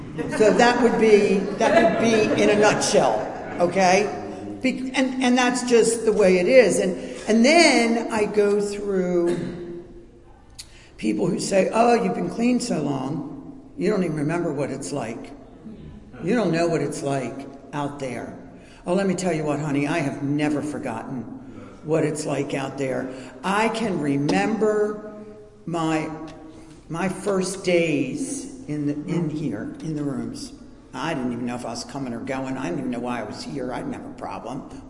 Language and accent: English; Baltimore, Maryland, United States; And I grew up in Baltimore, Parkville area. Good family.